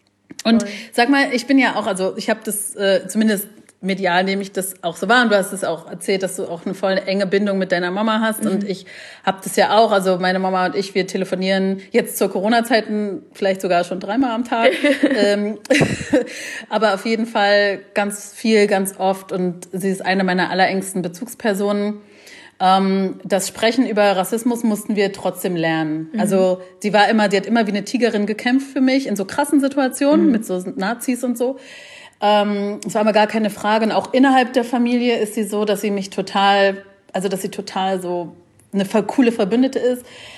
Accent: Berlin, Germany; also born or lived in Leipzig; ich bin in Leipzig geboren und das war noch zu Ostzeiten und hab da gelebt, bis ich 8 war. Und dann sind wir nach West-Berlin ausgewandert.

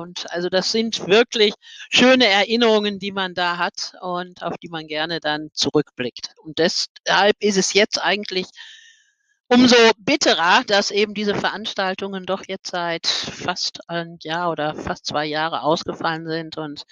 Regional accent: Dortmund, North Rhine-Westphalia, Germany; sondern als Dortmunder.

